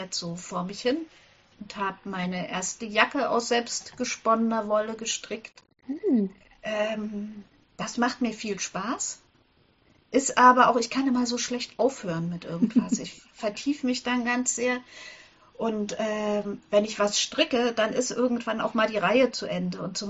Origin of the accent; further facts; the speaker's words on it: Thuringia, Germany; Ich glaube, ich komme aus Thüringen, ich bin da aufgewachsen und ich kann mich noch an die Spinnstuben auf den Dörfern erinnern